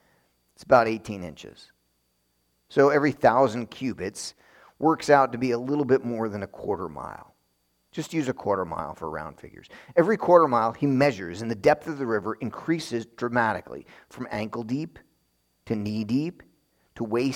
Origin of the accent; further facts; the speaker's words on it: New York, United States; While I was in Israel, I would tell my classmates that I was from New York, and many of them had no idea what that meant.